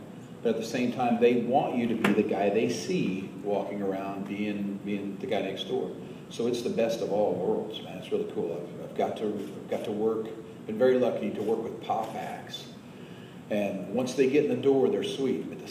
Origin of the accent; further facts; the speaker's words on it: Oklahoma, United States; I didn't expect it to be, just because I'm from Oklahoma.